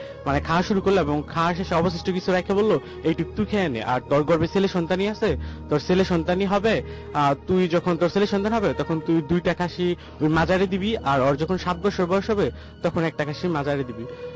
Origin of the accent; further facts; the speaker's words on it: Gazipur, Dhaka Division, Bangladesh; গাজীপুর থেকে আসছি।